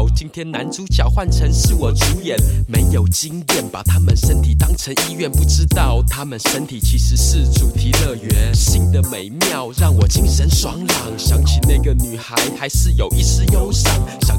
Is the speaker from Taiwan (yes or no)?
yes; Taipei, Taiwan; 我来自台北